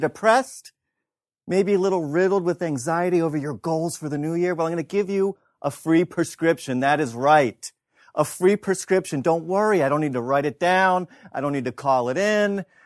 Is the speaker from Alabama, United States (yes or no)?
no; Philadelphia, Pennsylvania, United States; We're both from Philly.